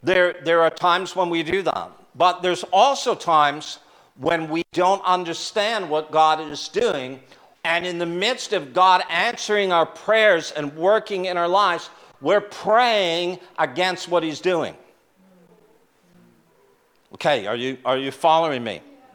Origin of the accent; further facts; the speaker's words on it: Canada; We come from Canada.